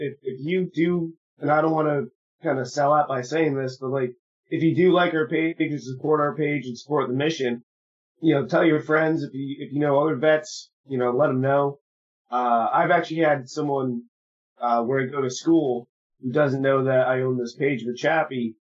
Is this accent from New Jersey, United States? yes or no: yes; New Jersey, United States; are you from the south? I said, no, born and raised in Jersey.